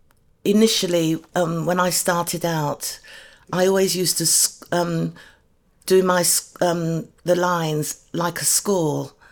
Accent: London, United Kingdom; Well, I was brought up in Euston in two rooms, mainly with my mother.

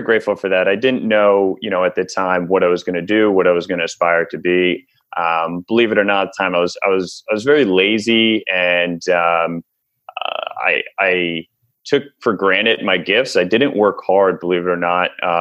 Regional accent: Gladstone, New Jersey, United States; So, I got, I'm from Gladstone, New Jersey, small little boutique town in Somerset County.

